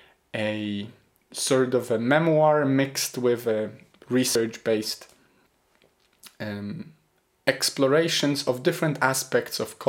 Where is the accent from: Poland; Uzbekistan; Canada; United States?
Poland; I come from Poland, where there is also public health support.